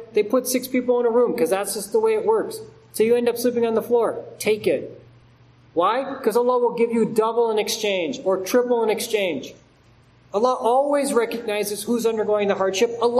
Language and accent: English; United States; I'm an American, I have an American passport.